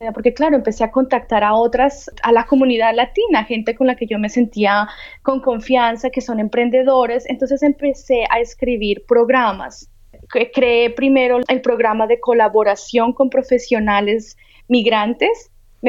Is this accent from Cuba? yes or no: no; Colombia